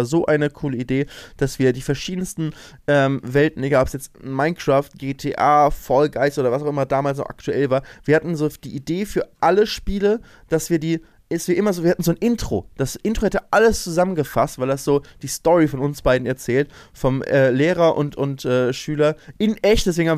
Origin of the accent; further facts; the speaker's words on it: Lübeck, Schleswig-Holstein, Germany; bin zwar in Lübeck aufgewachsen und dann eine Zeit lang aber in einem Dorf in der Nähe von Lübeck